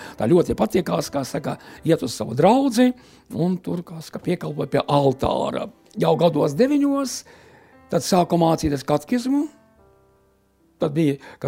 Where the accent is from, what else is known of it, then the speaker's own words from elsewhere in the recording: Selonia, Latvia; Es no Sēlijas, principā tā vieta skatās, kā Sēlija. Es bieži smējos, ka es tāds jauktenis esmu, jā? Jo principā mūsu pusē rudēja latgaliski.